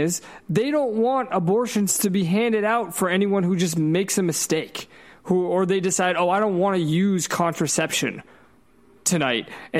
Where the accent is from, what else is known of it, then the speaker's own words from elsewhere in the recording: United States; I can only talk as an American